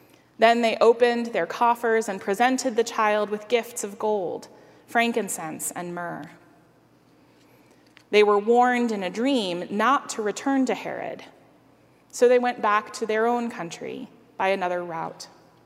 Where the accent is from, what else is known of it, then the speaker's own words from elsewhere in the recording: Japan; It may have been shaped by growing up in Japan